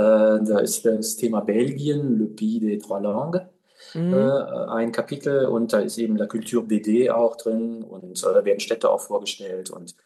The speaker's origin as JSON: {"language": "German", "town": "Bonn", "region": "North Rhine-Westphalia", "country": "Germany", "tie": "born or raised there", "said": "Ja, ich bin gebürtig aus Bonn, da bin ich auch zur Schule gegangen"}